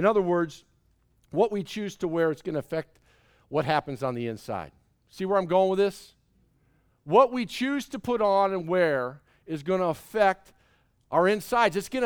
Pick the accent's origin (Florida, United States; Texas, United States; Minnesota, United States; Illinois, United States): Minnesota, United States; I grew up in Minnesota. We had to wear snowmobile suits outside.